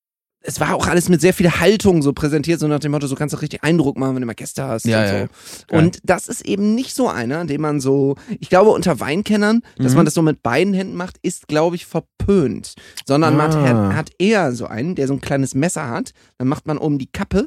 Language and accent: German; Düsseldorf, North Rhine-Westphalia, Germany; ich komme aus Düsseldorf und es gibt durchaus so ein bisschen dekadenten Familienhintergrund bei mir.